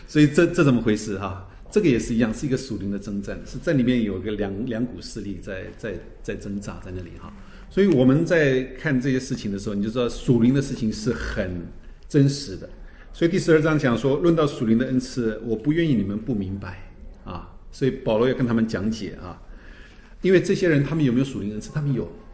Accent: Taiwan; 就像我们从中国来的，从台湾来的背景，就有很多拜拜的东西

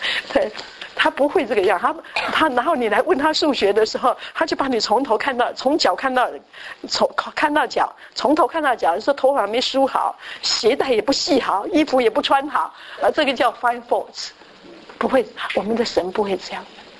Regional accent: China; 我们中国人会当父亲的不多

